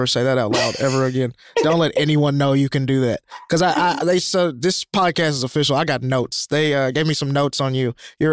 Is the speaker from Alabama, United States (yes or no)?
yes; Alabama, United States; I'm from Alabama.